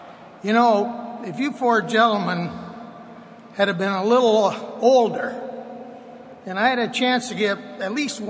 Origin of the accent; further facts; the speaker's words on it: Dunnville, Ontario, Canada; when I was a wannabe hockey player growing up in Dunville, Ontario.